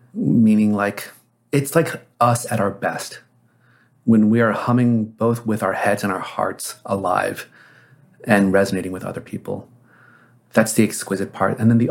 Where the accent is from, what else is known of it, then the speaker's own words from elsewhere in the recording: Texas, United States; I grew up in Texas in the 70s. The KKK still marched.